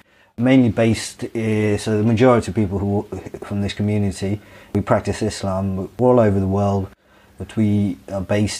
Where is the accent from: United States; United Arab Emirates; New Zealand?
United Arab Emirates; Dubai; my life growing up in Dubai was very free. My mum was quite free with myself. I went to a British school.